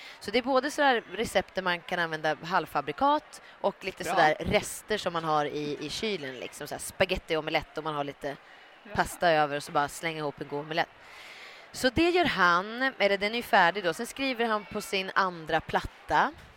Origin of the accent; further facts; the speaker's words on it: Kilafors, Gävleborg County, Sweden; För jag började liksom med teater way back hemma i Kilafors i Hälsingland när jag var 7 år.